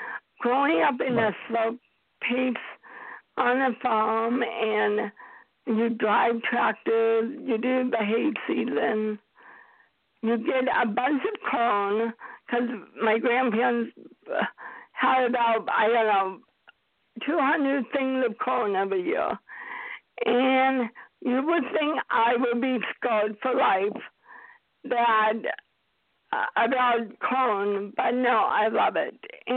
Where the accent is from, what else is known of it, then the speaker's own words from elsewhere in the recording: Oregon, United States; also born or lived in California; But I grew up in Oregon. I grew up, and essentially I'm still a country girl because my grandparents had a farm.